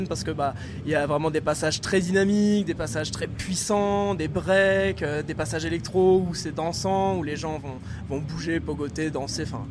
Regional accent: Compiègne, Hauts-de-France, France; le groupe c'est … on vient de Compiègne, on a un groupe d'électronicore.

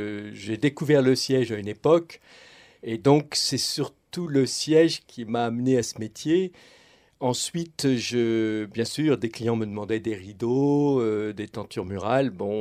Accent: Béthisy-Saint-Martin, Hauts-de-France, France; born there; j'ai 60 ans, je suis né à Béthisy-Saint-Martin, maintenant j'exerce à Béthisy-Saint-Pierre, j'ai franchi la frontière.

